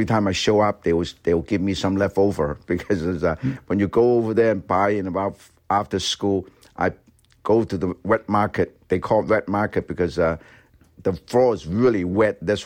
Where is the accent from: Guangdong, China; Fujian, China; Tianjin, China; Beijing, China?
Guangdong, China; Guangzhou; I was born and raised in Guangzhou, China. When I was growing up, Guangzhou is only about 1.6 million people.